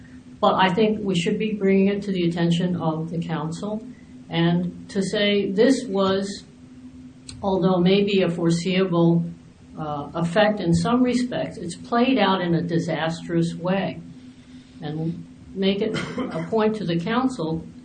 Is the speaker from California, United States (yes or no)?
yes; San Francisco, California, United States; You know, I come from San Francisco.